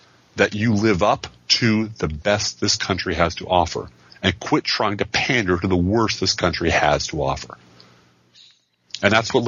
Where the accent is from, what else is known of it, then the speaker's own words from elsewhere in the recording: United States; And granted, I think as an American, we have a special responsibility to be better than everyone else because we are more privileged